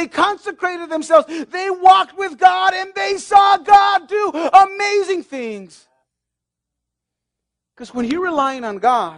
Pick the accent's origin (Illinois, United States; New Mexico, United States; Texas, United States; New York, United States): New Mexico, United States; And I'm just chilling because I grew up in New Mexico. And everybody just cruises.